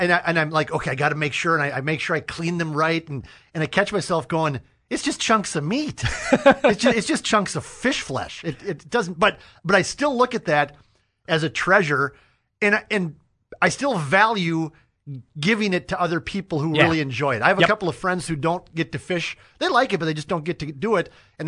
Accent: Carlos, Minnesota, United States; I'm a rube from Carlos, Minnesota

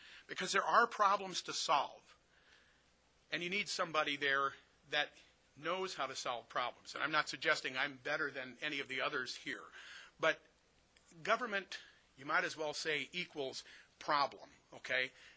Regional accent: Wisconsin, United States; I'm only saying that we are Americans. We are people from Wisconsin.

